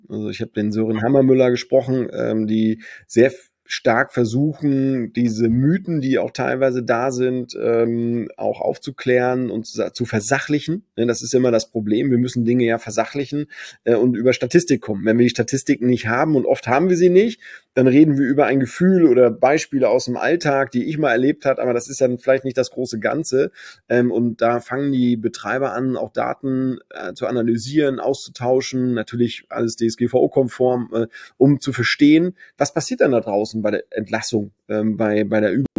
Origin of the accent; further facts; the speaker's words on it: Schwerin, Mecklenburg-Vorpommern, Germany; Haben auch Standorte in Schwerin, meine Heimatstadt, sogar sehr tolle Standorte am See.